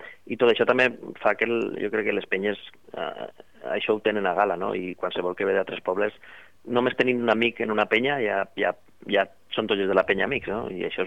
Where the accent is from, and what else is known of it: Vila-real, Valencian Community, Spain